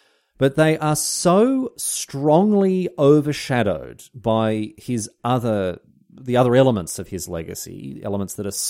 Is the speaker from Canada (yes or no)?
no; Australia; As an Australian of European descent, I know I don't have a leg to stand on when it comes to talking about the treatment of Indigenous peoples.